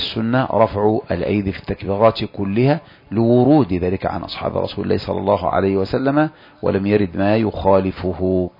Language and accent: Arabic; Egypt; لكن لو أن الإنسان خشي فتنة لمعهود الناس كما عندنا في مصر